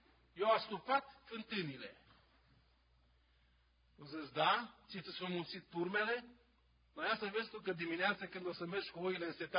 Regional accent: Romania; Nu, a spus, sunt din România. Oh, Ceaușescu, ia! Nu e ușoră viața printre străini, e greu să te acomodezi.

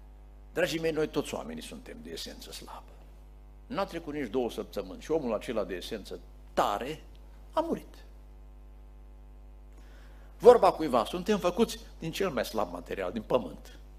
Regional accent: Apuseni Mountains, Romania; eu sunt din Apuseni.

